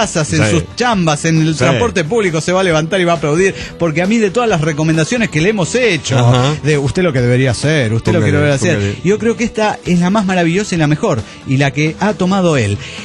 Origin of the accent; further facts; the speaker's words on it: Colonia, Uruguay; La República Oriental del Uruguay. Yo pertenezco al departamento de Colonia.